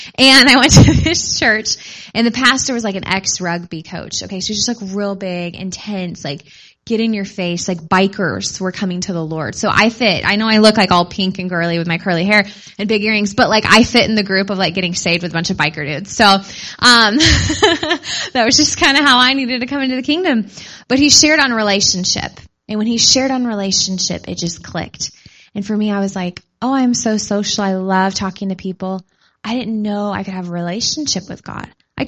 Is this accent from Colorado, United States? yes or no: no; Tulsa, Oklahoma, United States; I grew up in Tulsa, Oklahoma. So Oral Roberts, Rhema, I mean, you talk about spirit-filled capital, it's Tulsa pretty much.